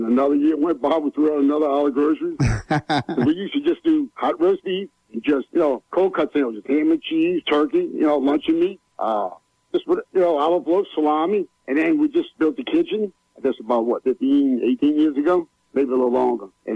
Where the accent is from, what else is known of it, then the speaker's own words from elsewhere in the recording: New Orleans, Louisiana, United States; born there; No, I was born in New Orleans.